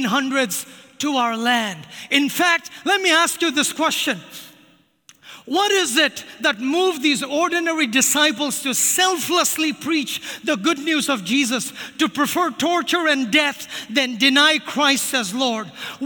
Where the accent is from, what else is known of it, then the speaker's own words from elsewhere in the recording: India; I grew up in India, and my people were unreached people groups. They were called Nagas. This is my people in India.